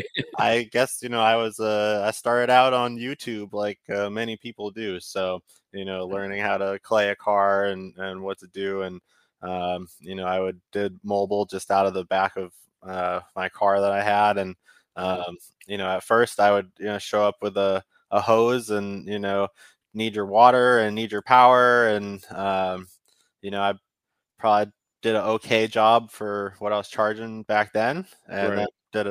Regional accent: Massachusetts, United States; So I moved here, and I'm from Massachusetts, Boston area.

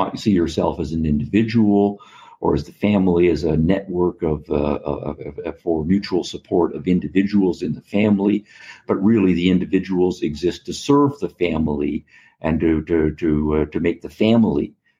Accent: Canada; now in United States; So I'm originally from Canada. And now I'm living in the United States

